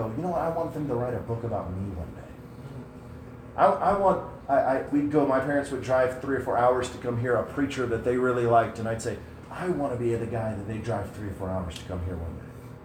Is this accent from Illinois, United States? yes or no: no; Beaufort, South Carolina, United States; I grew up in Beaufort, South Carolina. Beaufort, South Carolina is a military town if there ever was one.